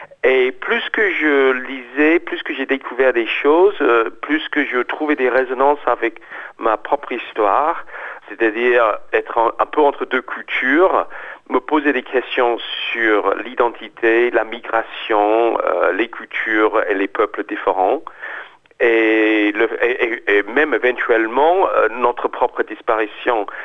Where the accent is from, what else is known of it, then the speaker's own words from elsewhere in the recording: Australia; French is a second language; moved away as an adult; now in Paris, France; Et donc je suis parti d'Australie, jeune homme, plein d'espoir et de rêves. Et je me suis installé à Paris